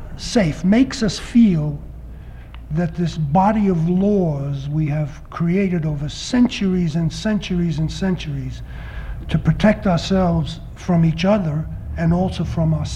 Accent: New York, United States; And I was born and raised in New York.

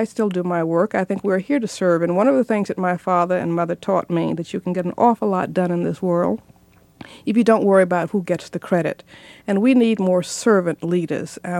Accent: the South, United States; as a black child growing up in the South.

